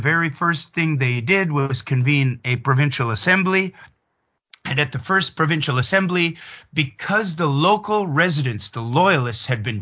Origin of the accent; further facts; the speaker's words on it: Eastern Canada, Canada; I'm now in Canada again for the first time in years, but I grew up in Eastern Canada.